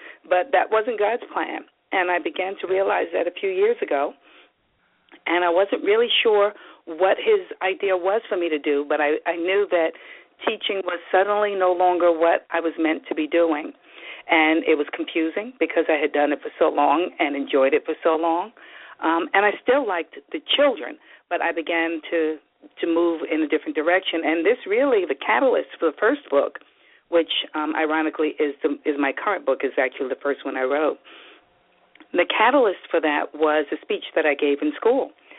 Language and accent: English; New York, United States; now in Atlanta, United States; I'm calling in from Atlanta, where I've lived for, about 18 years, but I'm originally from New York.